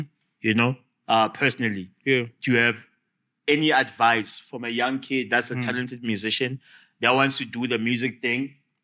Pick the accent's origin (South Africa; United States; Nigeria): South Africa; Alexandra, Gauteng; I grew up in Alex, just saying to people. That's the real Alex.